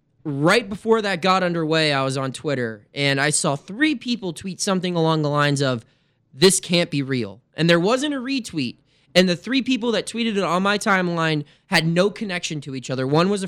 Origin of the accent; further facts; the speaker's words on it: Pittsburgh, Pennsylvania, United States; For me, growing up in Pittsburgh